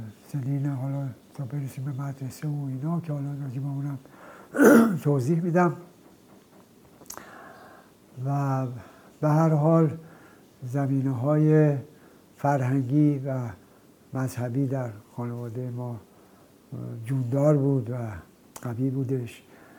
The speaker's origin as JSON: {"language": "Persian", "town": "Tehran", "region": "Tehran Province", "country": "Iran", "tie": "born there", "said": "متولد 1322 و متولد شهر تهران در محله منیریه که به هر حال در اونجا متولد شدم. از نظر خانوادگی میتونم بگم که خانواده من یک خانواده فرهنگی مذهبی بودن"}